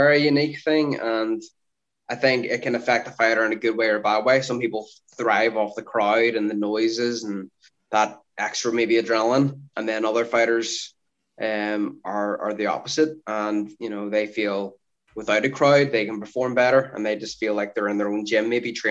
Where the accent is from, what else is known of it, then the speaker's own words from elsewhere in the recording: Belfast, Northern Ireland, United Kingdom; I got another world titles opportunity to fight in Belfast, in my hometown.